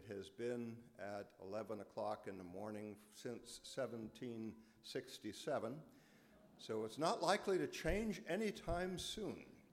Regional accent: Michigan, United States; now in New York, United States; I grew up mostly in the Upper Peninsula of Michigan, so I qualify as a Youper.

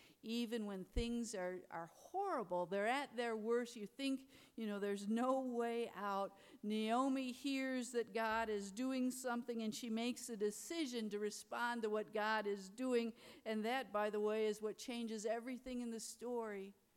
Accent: Detroit, Michigan, United States; I'm from Motown.

